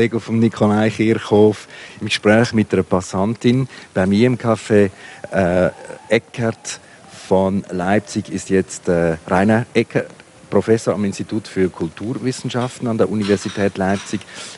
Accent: Switzerland; Das ist auch bei uns in der Schweiz so.

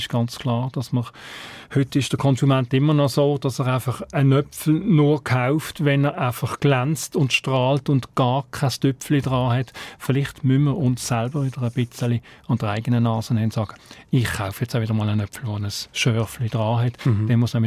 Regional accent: Aargau, Switzerland; Also, ich komme aus dem Fricktal, wenn ich im Moment schaue, was dort alles verbaut wird

